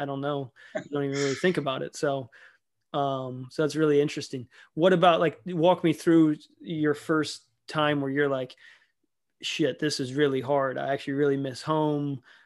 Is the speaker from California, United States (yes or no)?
no; Columbus, Ohio, United States; Like, I grew up in Columbus, Ohio, where it's like, yeah, it's the horseshoe.